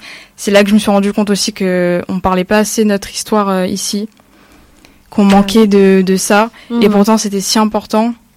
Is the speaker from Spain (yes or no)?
no; Réunion; nous, en tant que Réunionnais, la réalité qu'on a de l'île